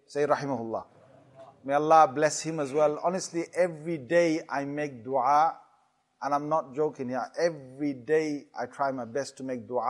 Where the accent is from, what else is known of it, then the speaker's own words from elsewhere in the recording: Walsall, West Midlands, United Kingdom; I was born and brought up in Walsall next to, in Birmingham.